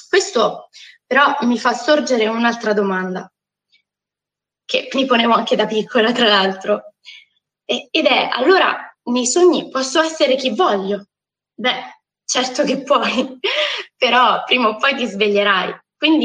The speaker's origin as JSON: {"language": "Italian", "region": "Abruzzo", "country": "Italy", "tie": "born there", "said": "sono nata in Abruzzo circa 9.125 giorni fa. Sono figlia dell'inverno, dato che venne alla luce il giorno 3 di gennaio."}